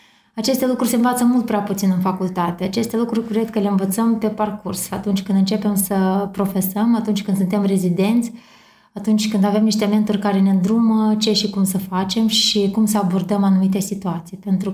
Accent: Soroca, Soroca District, Moldova; Am copilărit în Republica Moldova, într-un orășel pe malul Nistrului, chiar la graniță cu Ucraina, un orășel foarte frumos, de orașul Soroca.

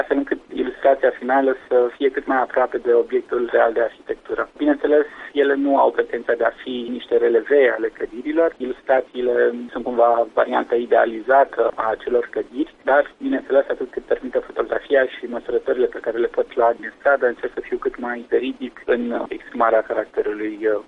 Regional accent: Iași, Iași County, Romania; acum am început cu Iașul pentru că este orașul natal

